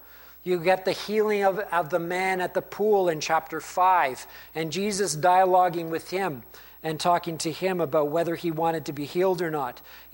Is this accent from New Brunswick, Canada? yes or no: no; Gormley, Ontario, Canada; I can remember growing up in Gormley, Ontario, and a small little village, and everybody there went to church